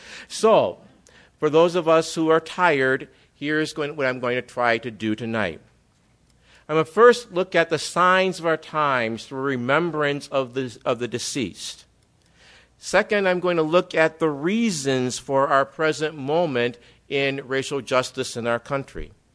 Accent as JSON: {"language": "English", "town": "Milwaukee", "region": "Wisconsin", "country": "United States", "tie": "born or raised there", "said": "Dontre Hamilton, killed April 13th of 2014 in Milwaukee, Wisconsin, my hometown, at the age of 31."}